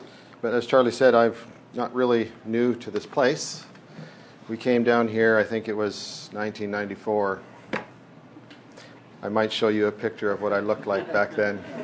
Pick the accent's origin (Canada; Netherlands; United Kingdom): Canada; now in Texas, United States; So really, I'm from Canada originally. I don't feel Canadian. Not that I don't like Canada. I just like Texas better. So I call Texas home.